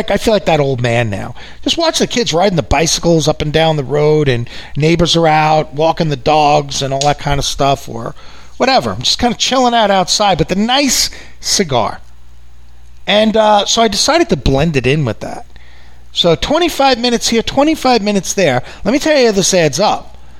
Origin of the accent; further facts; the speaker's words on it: New York, United States; I know you guys know I'm from New York.